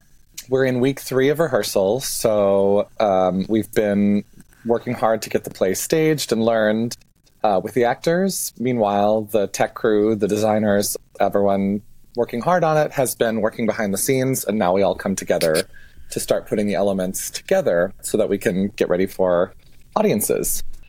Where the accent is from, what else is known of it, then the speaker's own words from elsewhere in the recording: Minnesota, United States; I grew up north of St. Cloud and went to St. Olaf College in Northfield. So I'm Minnesotan, born and bred through and through.